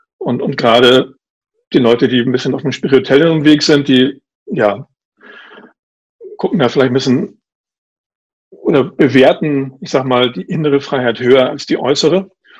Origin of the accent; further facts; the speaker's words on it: Germany; born there; ich bin ja hier geboren in die Bundesrepublik Deutschland zum Beispiel und habe halt einfach meine Familie und mein Perso und ne, bin halt hier irgendwie gemeldet und irgendwie im System drin.